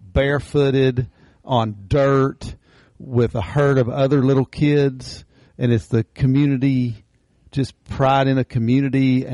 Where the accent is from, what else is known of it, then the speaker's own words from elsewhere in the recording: United States; because my competitive, being an American, I want to win in everything.